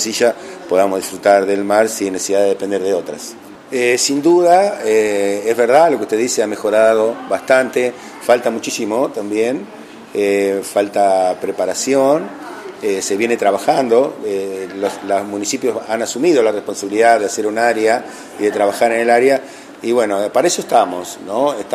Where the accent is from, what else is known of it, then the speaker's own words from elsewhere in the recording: Juan N. Fernández, Buenos Aires Province, Argentina; Y bueno, un gusto poder llegar a mi ciudad, ¿no? Yo soy de Juan N. Fernández